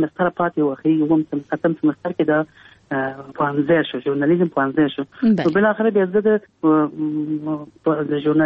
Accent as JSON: {"language": "Pashto", "region": "Kabul", "country": "Afghanistan", "tie": "born or raised there", "said": "ما زه په کابل کې پیدا یم."}